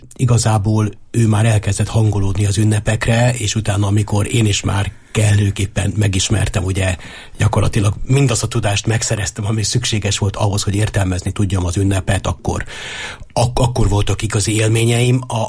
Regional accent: Zrenjanin, Vojvodina, Serbia; born there; én Nagybecskereken születtem, és ott azért a katolikus egyháznak nem volt egyszerű dolga, és a katolikus híveknek sem volt egyszerű dolguk.

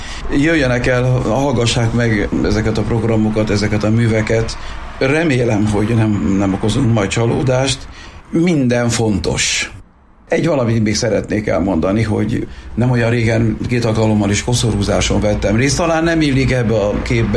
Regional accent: Sajókazinc, Borsod-Abaúj-Zemplén, Hungary; a szomszéd faluban születtem Edelénytől egy jó két nagy lépésre. Sajó Kazinci legény vagyok

